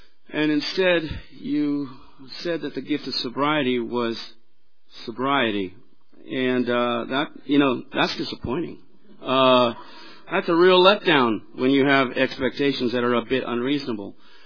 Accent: Hollywood, California, United States; born there; I was born on Sunset Boulevard in Hollywood, California, in 1966

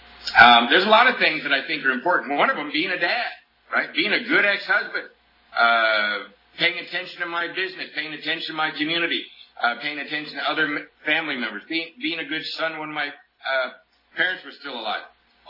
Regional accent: Covina, California, United States; and I am indeed from Covina.

